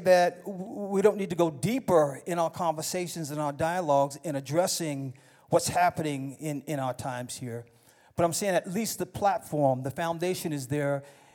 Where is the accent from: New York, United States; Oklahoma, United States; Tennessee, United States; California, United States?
New York, United States; I grew up in New York, he grew up in South Dakota.